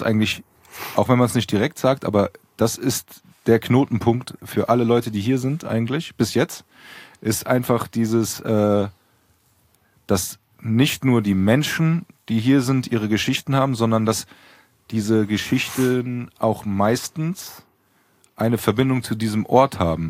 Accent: Frankfurt, Hesse, Germany; okay, pass auf, wir sind aus Frankfurt, Wir sind aus Hessen.

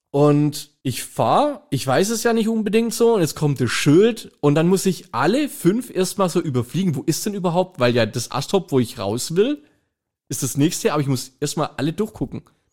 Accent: Karlsheim, Bavaria, Germany; born there; Ich bin gebürtiger Karlsheimer, das Ding ist 10 Kilometer daneben.

